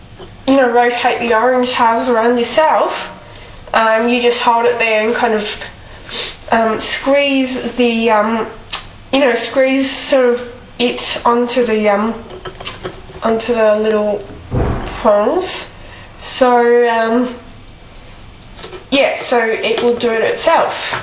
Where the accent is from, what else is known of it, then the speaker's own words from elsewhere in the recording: Melbourne, Victoria, Australia; from Melbourne, Australia. Although I'm currently staying in Dubai with my dad for a few weeks.